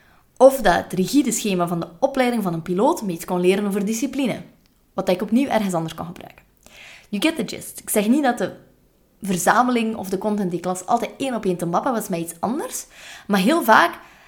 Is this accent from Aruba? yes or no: no; West Flanders, Belgium; dat blijft een moeilijk woord als West-Vlaming